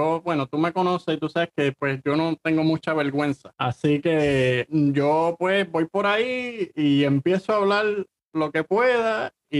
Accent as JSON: {"language": "Spanish", "country": "Puerto Rico", "said": "los franceses son así como los puertorriqueños que dicen a las 9 y llegan como a las 12. So, después del primer día dije, ah, si estos son como nosotros, boricos"}